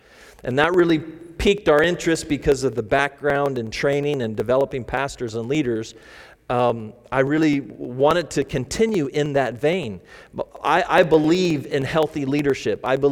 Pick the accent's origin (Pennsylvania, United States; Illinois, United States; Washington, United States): Washington, United States; Kelso; We're from the Kelso Longview area. That's our home base area